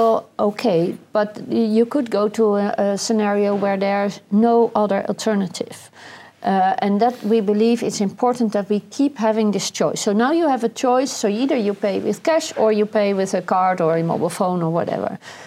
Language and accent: English; Netherlands; English is a second language; So from the Netherlands, I'm from the Netherlands originally.